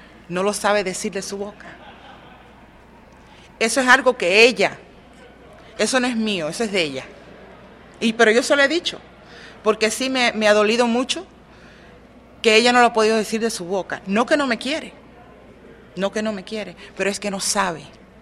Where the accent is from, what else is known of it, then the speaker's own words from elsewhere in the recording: Puerto Rico; yo fui criada con mi mamá, somos puertorriqueños